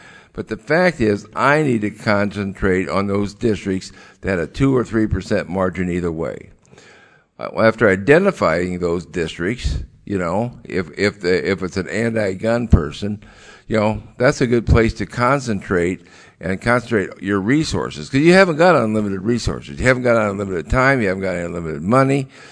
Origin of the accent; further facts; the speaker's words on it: Illinois, United States; I'm from Illinois